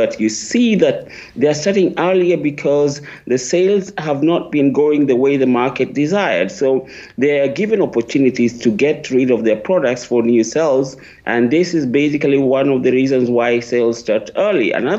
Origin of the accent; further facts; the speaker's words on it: Siaya County, Kenya; moved away as an adult; now in Brussels, Belgium; I am originally from Kenya. I was born in a small town, actually, where Obama's father comes from. That is in Siaya, Kenya. And I relocated to Belgium in 1985